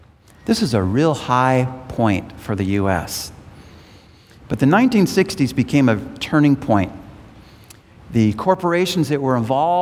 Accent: United States; I say that with a great sense of sadness in my heart as an American

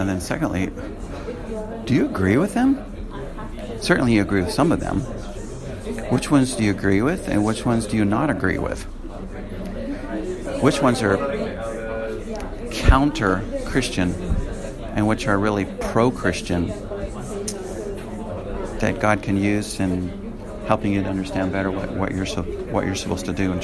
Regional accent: United States; now in Singapore; I certainly don't want to adopt all the values that my fellow Americans have.

